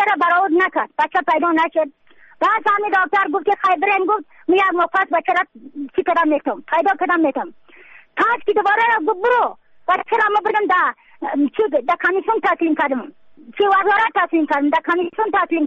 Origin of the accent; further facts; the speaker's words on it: Badakhshan, Afghanistan; از بدخشان هستم، مرکز بدخشان، ولسوالی یکلی پایان، قیره وینگ،